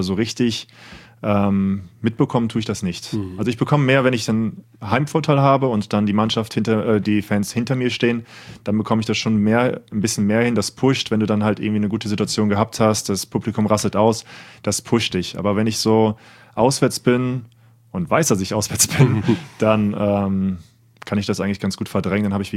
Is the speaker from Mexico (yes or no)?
no; Cologne, North Rhine-Westphalia, Germany; Ich bin ein Kölscher Jung. Ja.